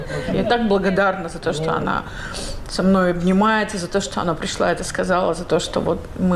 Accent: Russia; Первый раз в жизни мне стыдно говорить, что я из России.

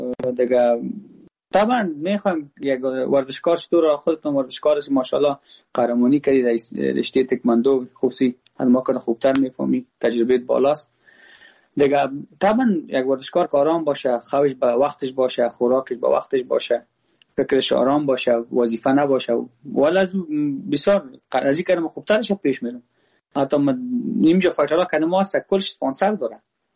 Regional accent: Afghanistan

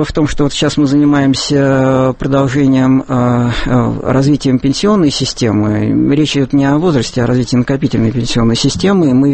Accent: Saint Petersburg, Russia; Ну, как петербуржец, как всякий петербуржец, я считаю, что это очень неприятная история.

